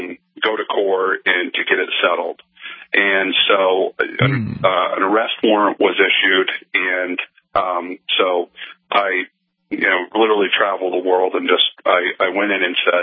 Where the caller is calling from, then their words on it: Maine, United States; Yeah, I was calling from Maine, but this happened in Texas.